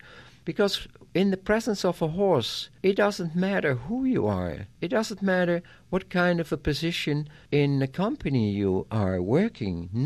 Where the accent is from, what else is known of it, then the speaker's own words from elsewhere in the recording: Netherlands; English is a second language; I'm from the Netherlands, and we were raised up and we were taught, always be honest, always be straight.